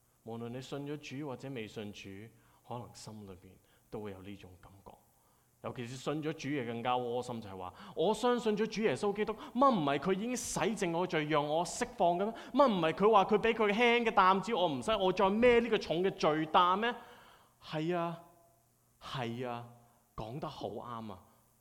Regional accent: Hong Kong; 喺我哋香港人認知嘅文化方面，係咪啊？

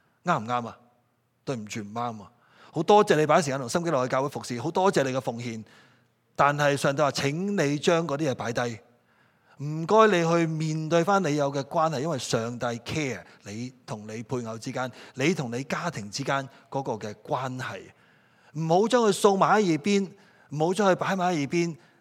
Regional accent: China; 因为很可惜，这个是我们中国人的文化里面常常处理冲突的一个方法。

